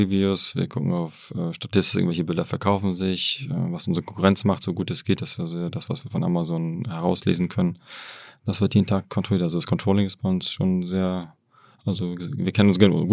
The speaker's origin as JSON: {"language": "German", "region": "Hamburg", "country": "Germany", "tie": "born or raised there", "lives_now": "Wrocław, Poland", "said": "da, wo ich bin in Hamburg aufgewachsen, habe nie gedacht, ich werde noch irgendwann nach Polen zurückgehen."}